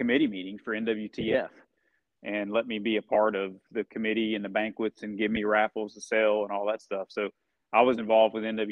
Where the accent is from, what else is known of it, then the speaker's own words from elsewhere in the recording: Elizabethtown, Kentucky, United States; But I grew up in Central Kentucky. Grew up kind of in the suburbs a little bit in Elizabethtown.